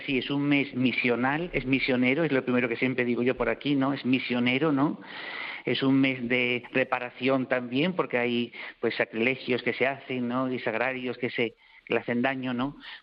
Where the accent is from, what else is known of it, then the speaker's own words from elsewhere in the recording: Seville, Andalusia, Spain; accent: Sevillian; Por el acento, pues se ve que soy de Sevilla, ¿no?